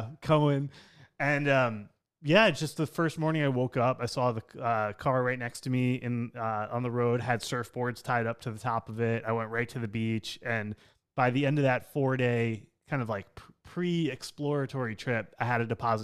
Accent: Long Island, New York, United States; also born or lived in Manhattan; now in San Diego, United States; I grew up, I was born in Manhattan and then spent a couple of years there, 4 years, I think. And then we moved out to Long Island, which is where I grew up.

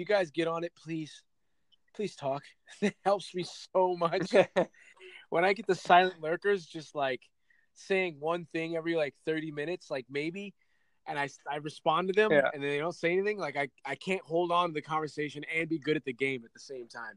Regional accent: Michigan, United States; I'm from Michigan. And then I'll be like, yeah, Michigan is this and that.

